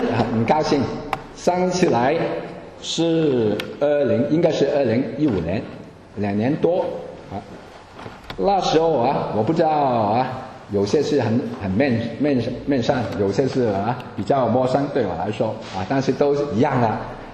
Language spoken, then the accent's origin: Chinese; Hong Kong; accent: Hong Kong Mandarin; 你看见我用简繁体字，你就知道我从来自香港啊，我的普通话也是香港的普通话啊。